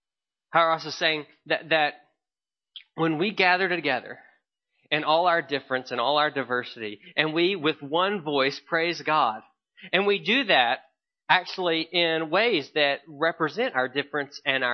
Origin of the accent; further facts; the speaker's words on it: Memphis, Tennessee, United States; I grew up in Memphis, Tennessee, and the racial tensions there were very, very high.